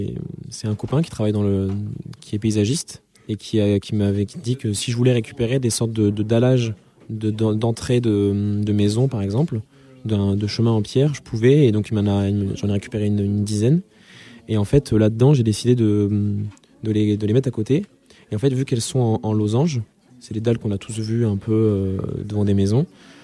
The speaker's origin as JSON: {"language": "French", "town": "Le Mazet-Saint-Voy", "region": "Auvergne-Rhône-Alpes", "country": "France", "said": "mes paysages sont des paysages vécus, donc très campagnards aussi, donc là d'où je viens. Par exemple, il y a une série de petites peintures assez fines sur un terrain de basket et une sorte de chantier de maison chez ma grand-mère. Donc, c'est au Mazet-Saint-Voix"}